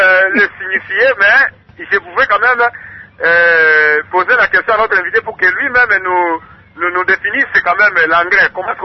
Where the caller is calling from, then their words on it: Kindu, Maniema, DR Congo; Chez nous au Congo